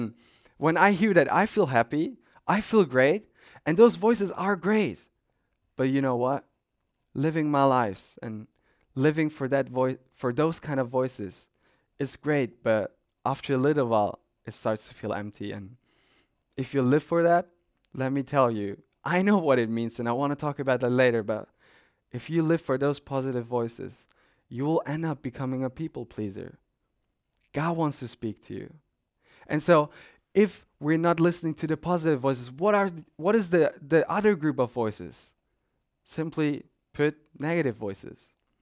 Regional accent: Germany; now in Japan; I'm from Germany. We eat a lot of bread.

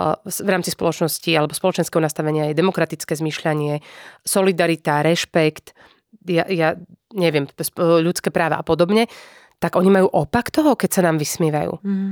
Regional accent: Prešov, Prešov Region, Slovakia; Ja sa vnímam ako patriot, ako lokal patriot napríklad, ako Prešovčanka

